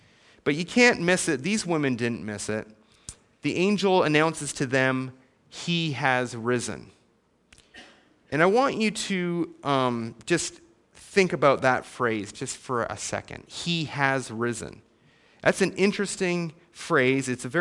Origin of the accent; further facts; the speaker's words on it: Binbrook, Ontario, Canada; Growing up in Bimbrook, Ontario, Canada, we had a village barber